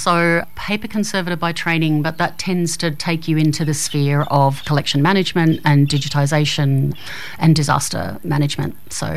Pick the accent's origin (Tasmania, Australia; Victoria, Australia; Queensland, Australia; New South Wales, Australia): New South Wales, Australia; Armidale; up here in the 80s and went to O'Connor. And then, like many young folk of the day, I left for 20 years and then brought my family back in about 2012.